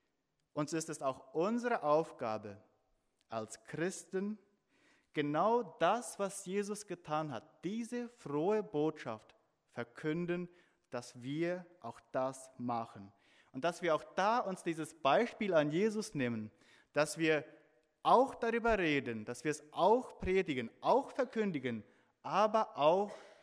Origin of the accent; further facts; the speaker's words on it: Paraguay; now in Europe; Nun, ich bin in Paraguay aufgewachsen und dort sind die Häuser normalerweise mit Wellblechplatten gedeckt.